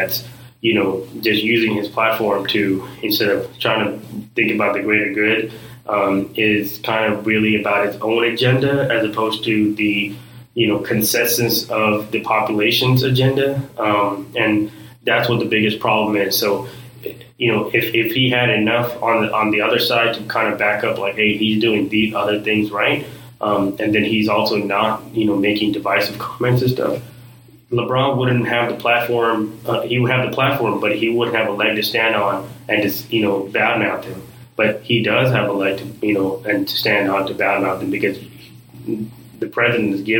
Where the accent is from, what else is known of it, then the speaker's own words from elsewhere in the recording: India; I'm from India, and I have friends who are from other parts of the world